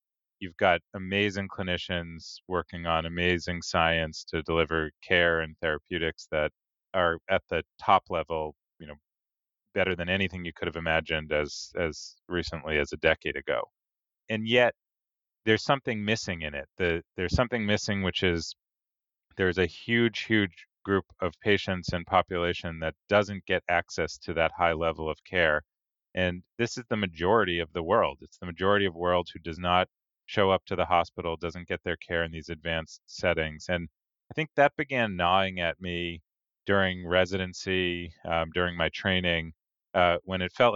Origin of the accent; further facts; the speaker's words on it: Boston, Massachusetts, United States; now in New York, United States; I'm a huge fan of Boston. I'm a now New Yorker who still carries my Boston allegiances. Grew up as the youngest of three boys.